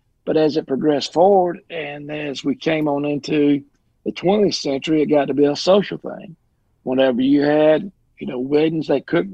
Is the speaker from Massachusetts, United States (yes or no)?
no; Unadilla, Georgia, United States; I'm born and raised in the South. I live right here in Unadilla, Georgia. We're like 100 miles from Florida line.